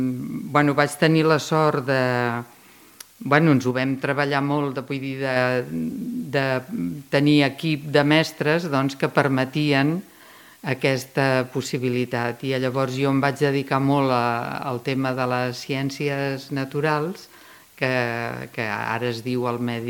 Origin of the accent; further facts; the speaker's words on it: Ripollet, Catalonia, Spain; born there; Doncs vaig néixer al carrer Escoles el dia 7 del mes 7 a les 7 a Ripollet